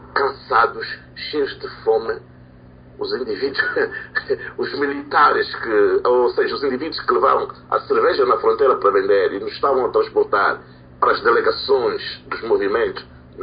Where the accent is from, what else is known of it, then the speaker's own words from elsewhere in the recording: Luanda, Angola; Nós, os crescemos em Luanda